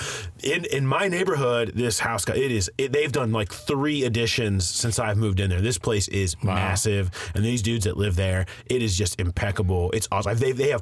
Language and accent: English; Mason, Ohio, United States; I grew up in Mason, Westchester area, and it's fine. You know, I grew up a suburban guy. I hardly ever went downtown or came.